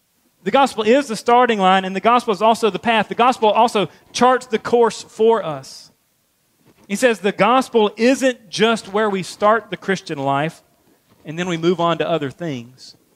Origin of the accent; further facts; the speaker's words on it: Georgia, United States; we're in South Carolina, so, and I'm from Georgia, so we need to say this.